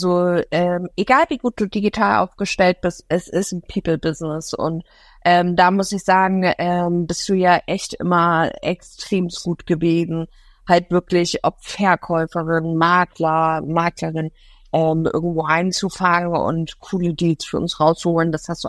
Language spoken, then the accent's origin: German; Hamburg, Germany; wir sind beide Hamburger